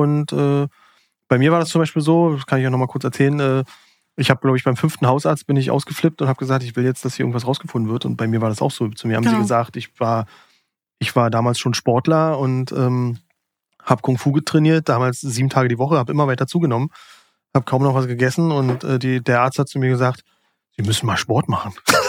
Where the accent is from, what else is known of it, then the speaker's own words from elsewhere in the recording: Berlin, Germany; Ja, wir sind ja auch Berliner Schnauze, wa?